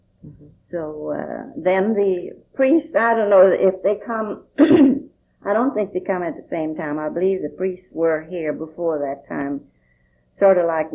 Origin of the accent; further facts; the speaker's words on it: String Prairie, Texas, United States; Same place down String Prairie.